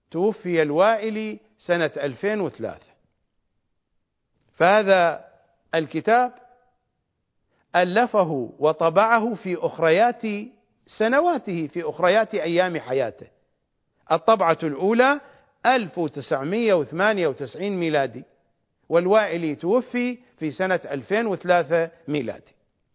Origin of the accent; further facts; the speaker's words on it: Iraq; accent: Iraqi; السباريت في لهجتنا الشعبية العراقية السرابيت، بالضبط